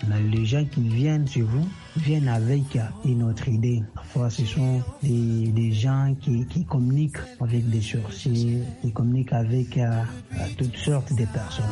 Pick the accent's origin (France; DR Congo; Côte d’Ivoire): DR Congo; Kananga, Kasaï-Central; Et surtout chez nous ici, chez nous au Congo, précisément à Kanan.